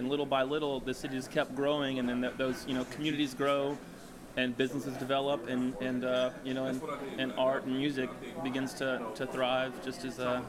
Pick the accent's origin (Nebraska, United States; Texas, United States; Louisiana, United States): Louisiana, United States; New Orleans; I'm from New Orleans, Louisiana.